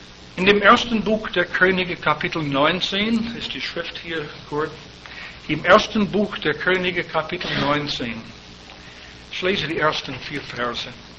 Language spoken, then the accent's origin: German; United States; Bei uns zu Hause in meiner Heimat, der 11. September, das ist ein Tag, den wir wohl nie vergessen werden